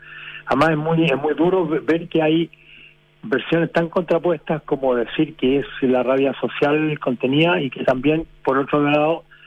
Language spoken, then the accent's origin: Spanish; Santiago, Santiago Metropolitan Region, Chile; born there; Yo nací en el Hospital San Borja, que se demolió para hacer la remodelación San Borja, y que se dejó solamente la iglesia, esta iglesia neogótica